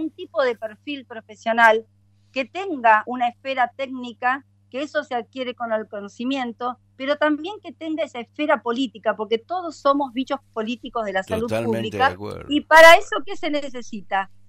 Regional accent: Río Turbio, Santa Cruz, Argentina; Yo soy de Santa Cruz, nacida en Río Turbio, capital argentina del carbón. Nosotros somos 5 hermanos, hijos de 2 docentes.

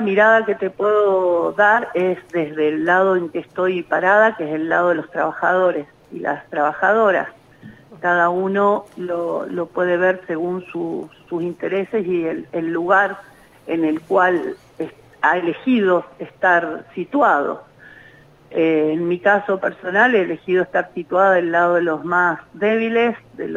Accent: Argentina

